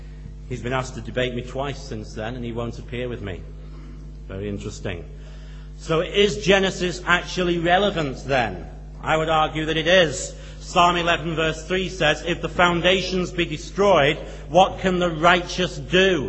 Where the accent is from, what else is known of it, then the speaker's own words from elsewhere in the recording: Leicester, East Midlands, United Kingdom; I come from Leicester, and a typical house in Leicester looks like this.